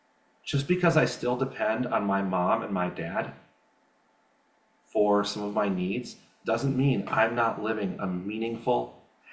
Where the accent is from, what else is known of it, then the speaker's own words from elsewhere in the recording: Northbrook, Illinois, United States; So when I'm not traveling and I'm back in my hometown of Northbrook, Illinois